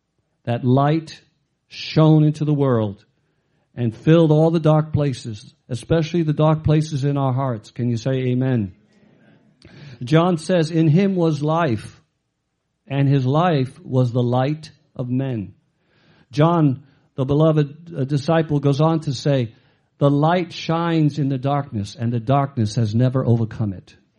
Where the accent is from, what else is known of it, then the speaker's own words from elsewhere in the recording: Sicily, Italy; and I'm Sicilian, so, you know, I'm from South too, South Italy, you know, so.